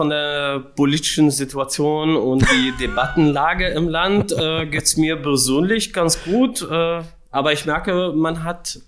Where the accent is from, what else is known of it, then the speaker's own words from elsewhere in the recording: Syria; German is a second language; moved away as an adult; now in Germany; ich bin aus Syrien aufgrund meiner politischen Überzeugung für die Menschenrechte bedroht geworden.